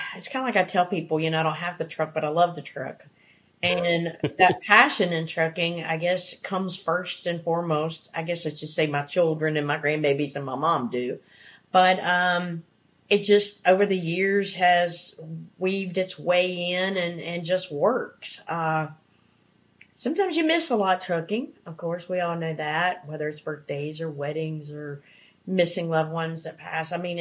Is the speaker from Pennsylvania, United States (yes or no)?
no; North Carolina, United States; I'm from the Blue Ridge Mountains in North Carolina